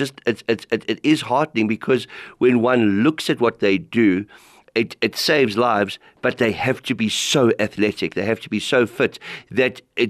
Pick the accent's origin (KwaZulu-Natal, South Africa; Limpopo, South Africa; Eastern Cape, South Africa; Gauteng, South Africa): KwaZulu-Natal, South Africa; Durban; I'm from Durban